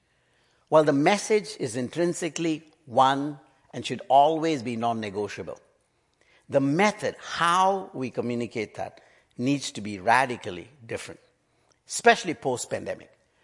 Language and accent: English; Nepal; someone asked me, where are you coming from? I said, Nepal. He said, do they have this problem? I said, we don't use toilet paper.